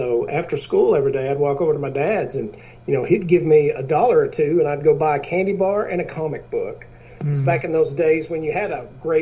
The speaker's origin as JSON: {"language": "English", "town": "Chattanooga", "region": "Tennessee", "country": "United States", "said": "I'm from Tennessee, Chattanooga, Tennessee."}